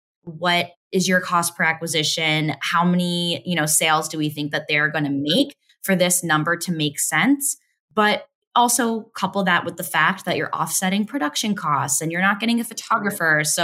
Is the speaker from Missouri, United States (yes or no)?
no; Denville, New Jersey, United States; Like I'm from Denville, New Jersey, for example.